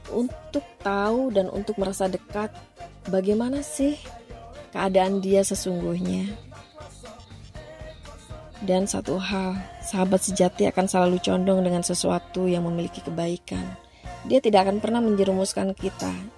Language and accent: Indonesian; Surabaya, East Java, Indonesia; moved away as an adult; now in Jakarta, Indonesia; Aku lahir di Surabaya, tepatnya di Gayungan. Dari kecil hingga SMA, aku di Surabaya. Tapi setelah lulus SMA, aku pindah ke Jakarta.